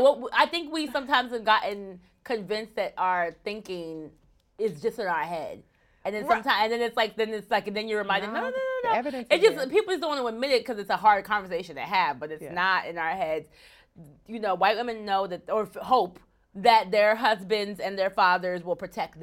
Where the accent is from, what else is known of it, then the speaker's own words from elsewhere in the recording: United States; as a child of immigrants, like, I'm American. I have people in my family who were born in America and I have people who were not.